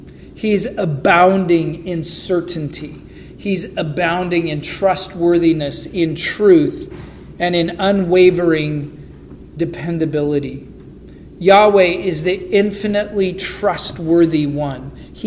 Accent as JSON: {"language": "English", "region": "the West", "country": "United States", "said": "I come from the West, and we have earthquakes, and they're not like the little things that you guys have out here. I mean, we have real earthquakes out West."}